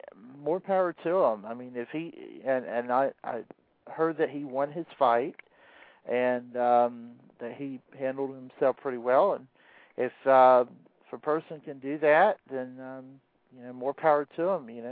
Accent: Atlanta, Georgia, United States; also born or lived in Jacksonville; I'm originally from Atlanta, and so I spent 17 years in Jacksonville area. I grew up in Atlanta and I'm an MSC guy first and foremost.

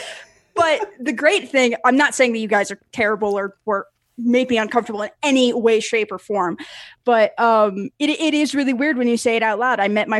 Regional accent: New Mexico, United States; the Uber driver's like, hey, where are you from? And I say New Mexico, and they're like, you're from Mexico.

